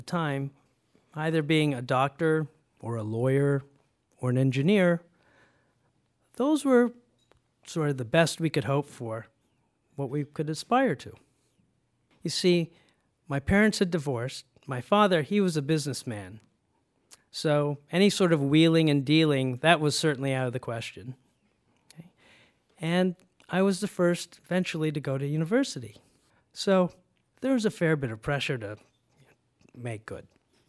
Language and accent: English; Canada; born or raised there; also born or lived in Guyana